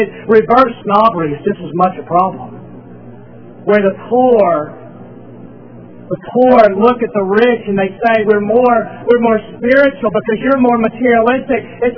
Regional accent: United States; The fact that I'm an American does not give me a greater and better standing than an African or an Asian.

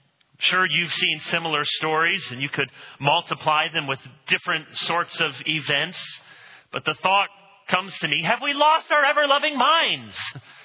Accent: Illinois, United States; born there; I thought, I was born in Illinois.

